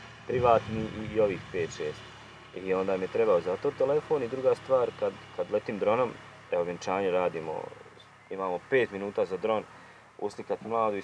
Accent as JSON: {"language": "Bosnian", "country": "Bosnia & Herzegovina", "said": "kad kažem kod nas u Bosni ili na ovim područjima, da budeš fotograf pa onda pređeš na video"}